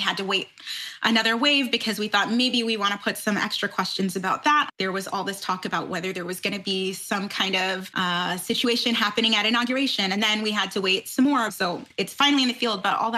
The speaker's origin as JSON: {"language": "English", "region": "Maryland", "country": "United States", "tie": "born or raised there", "also_born_or_lived": "New York", "lives_now": "Boston, United States", "said": "I grew up in Maryland and then lived in New York for about 10 years before relocating to Boston."}